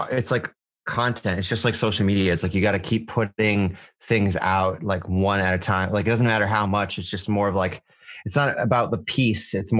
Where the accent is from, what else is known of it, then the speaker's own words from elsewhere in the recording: Massachusetts, United States; And like, I'm from Western Mass and there's really not there. I have to travel to New York.